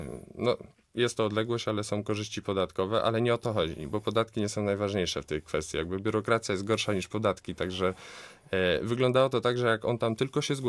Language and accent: Polish; Łódź, Łódź Voivodeship, Poland; ja jestem łodzianinem od zawsze. Urodziłem się w tym mieście, spędziłem tutaj całe dzieciństwo, studia, wykształciłem się też w Łodzi.